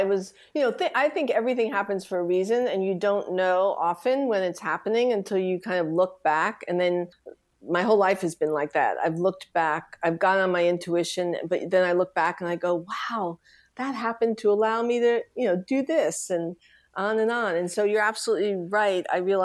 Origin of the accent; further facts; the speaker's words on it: Bronx, New York, United States; I grew up in the Bronx, Riverdale, and it was kids from Brooklyn, Queens, Manhattan, the Bronx